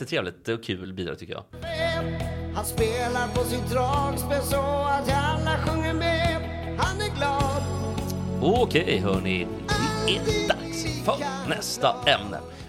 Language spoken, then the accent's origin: Swedish; Sweden; Men jag säger Timo Selänne eller Timo Selänne eftersom jag är från Sverige.